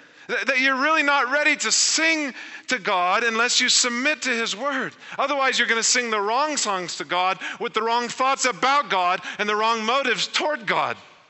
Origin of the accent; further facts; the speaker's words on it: Texas, United States; when I was a teenager and Pastor Ron at Katy Bible Church, where I grew up near Houston, said, I was told when I was 7